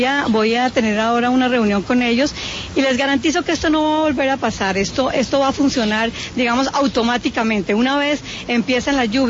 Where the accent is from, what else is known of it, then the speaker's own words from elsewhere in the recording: Bogotá, Colombia; como bogotana en este sentido, pues uno no admite en pleno siglo XX que estas cosas pasen